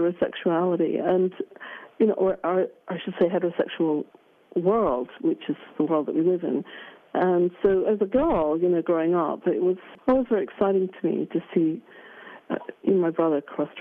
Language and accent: English; Aberdeen, Scotland, United Kingdom; growing up in Aberdeen in Scotland.